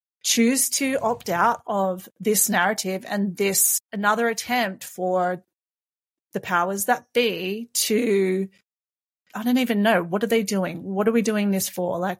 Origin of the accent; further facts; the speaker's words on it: Australia; yes, I'm from Australia, and you know, not primarily living by what happens in the US.